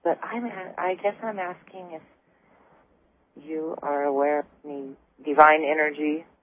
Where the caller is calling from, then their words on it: Burns, Oregon, United States; Burns, Oregon.